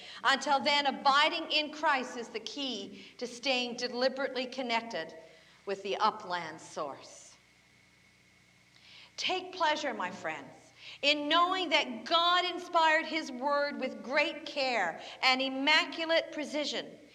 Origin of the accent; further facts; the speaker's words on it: Newfoundland and Labrador, Canada; the only ponds I can think of are the ones I grew up fishing at in Newfoundland.